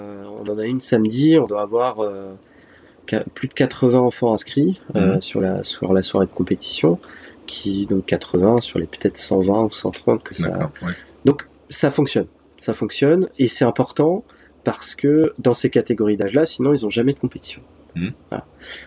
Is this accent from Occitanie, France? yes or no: no; Brittany, France; le privé, qui est très bien implanté chez nous en Bretagne